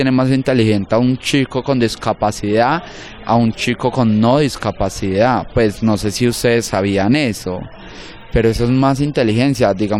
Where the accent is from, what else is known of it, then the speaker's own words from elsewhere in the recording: Yarumal, Antioquia, Colombia; born there; yo nací en Yarumal, estuvimos viviendo un tiempo por allá